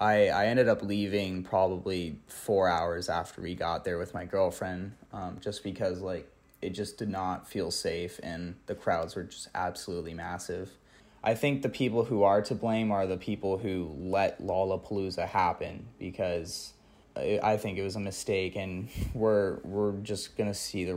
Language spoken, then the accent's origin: English; California, United States; I go to U of I, and I'm originally from California.